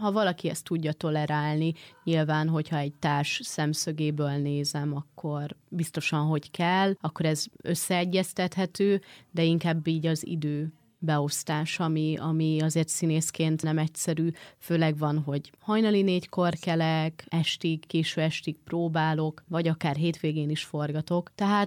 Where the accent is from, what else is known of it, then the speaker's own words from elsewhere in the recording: Hungary; mert ugye én magyar vagyok